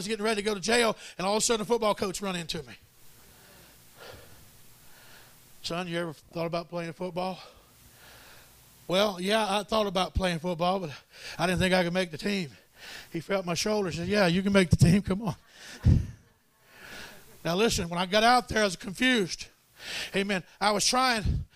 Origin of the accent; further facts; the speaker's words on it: Florida, United States; I'm from Florida.